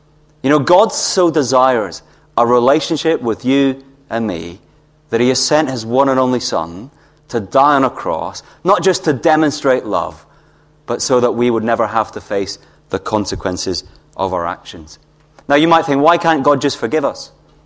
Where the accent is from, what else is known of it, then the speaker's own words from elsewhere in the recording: Scotland, United Kingdom; as a Scotsman who's come over here, I'm going to be romantic on a budget